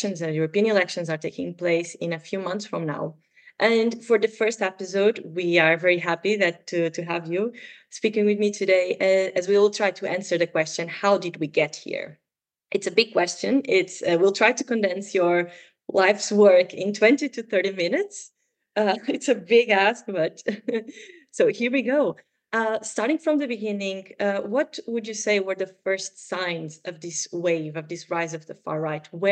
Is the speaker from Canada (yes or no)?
no; Portugal; More recently in Portugal, where my home country